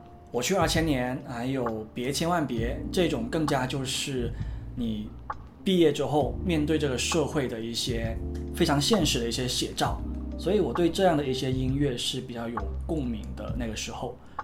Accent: Guangdong, China; 因为我们广东人嘛，都比较喜欢考回广东的学校，然后大部分都是考到了广州

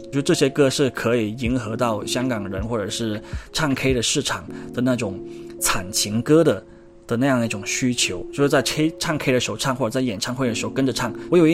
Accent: Guangdong, China; 我觉得应该是我们广东人婚礼里面一定会播的一首歌

